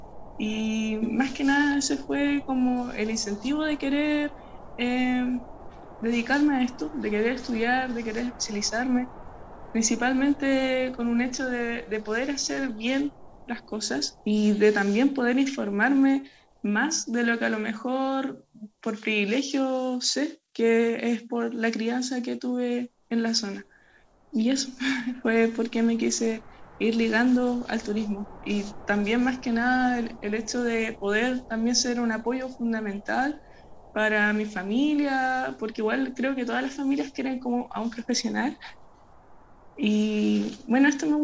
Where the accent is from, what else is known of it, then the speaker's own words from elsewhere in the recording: San Pedro de Atacama, Antofagasta, Chile; pasaba cerca de mi casa porque yo me crié en el Ayllu de Quito, cercano a lo que es el Pucará.